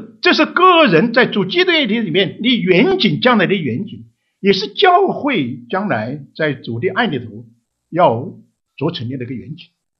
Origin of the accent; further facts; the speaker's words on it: China; 我们中国人啊，佛教比较有学问，对不对？